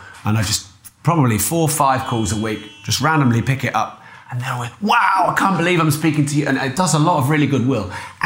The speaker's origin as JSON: {"language": "English", "town": "Peterborough", "region": "East of England", "country": "United Kingdom", "said": "Now, I'm from Peterborough."}